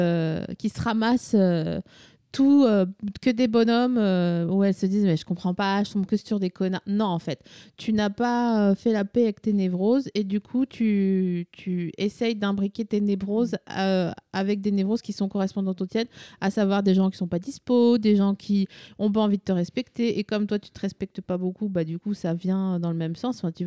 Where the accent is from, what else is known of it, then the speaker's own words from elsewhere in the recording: eastern France, France; j'ai 39 ans et demi, là, et je l'ai rencontré il y a un an et demi. Bon, t'as compris. Je viens de l'Est de la France